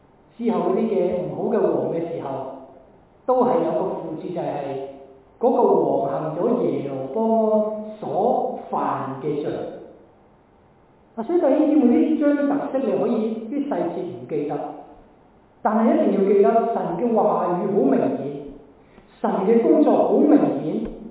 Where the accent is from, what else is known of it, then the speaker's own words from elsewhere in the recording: Hong Kong; 我哋香港人翻到花錢噶嘛